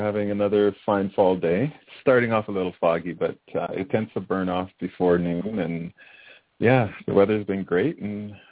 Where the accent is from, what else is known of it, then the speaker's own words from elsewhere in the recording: Clarendon, Jamaica; also born or lived in Kingston; I was born in Jamaica, Kingston, but I grew up in, well, not grew up, spent the first 8 years of my life in a town called Clarendon, which is basically right in the center of the island.